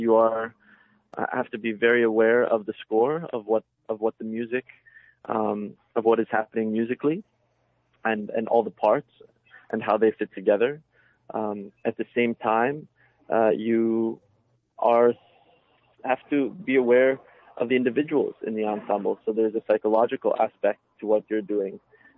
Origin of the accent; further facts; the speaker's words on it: Durham, North Carolina, United States; born there; I was born in Durham. I think sometimes, and I try not to do this because sometimes it comes across as an affect, but I think it sneaks in. I'm bilingual.